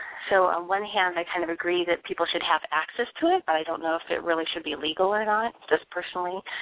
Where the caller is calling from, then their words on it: California, United States; I'm calling from California.